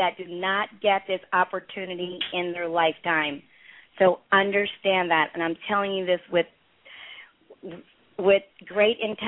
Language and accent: English; India; I'm from India